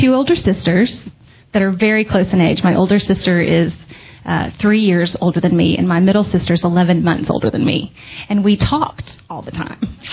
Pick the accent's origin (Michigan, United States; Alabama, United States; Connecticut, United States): Alabama, United States; Opelika; born there; And I was born in a tiny little town called Opelika, Alabama. And if you don't say it like Opelika, you're not saying it right.